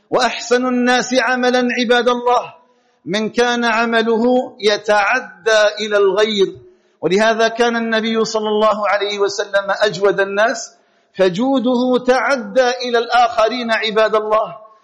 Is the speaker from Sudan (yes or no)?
no; Algeria; أسأل الله تعالى أن يجعل بلدنا الجزائر آمنا مطمئنا وسائر بلاد